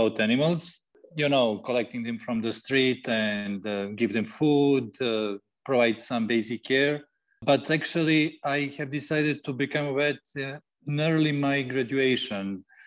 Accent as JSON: {"language": "English", "country": "Serbia", "said": "I'm from Serbia. Serbia is a country in Southeast Europe."}